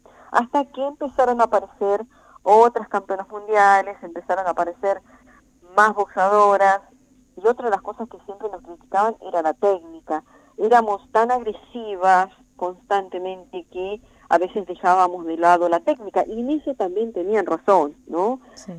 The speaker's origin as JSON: {"language": "Spanish", "country": "Argentina", "said": "Actualmente soy la única argentina en ser campeona mundial de las cuatro entidades en la categoría Super Gallo."}